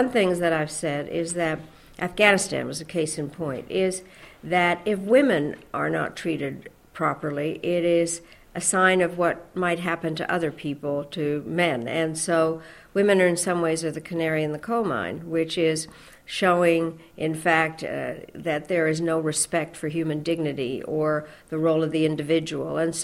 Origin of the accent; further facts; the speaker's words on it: United States; So being an American, I decided we had to form a caucus.